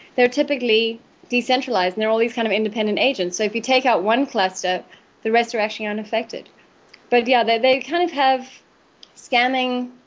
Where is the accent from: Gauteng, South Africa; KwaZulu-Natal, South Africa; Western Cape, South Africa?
Gauteng, South Africa; Johannesburg; I grew up in Johannesburg, and I know the city very well.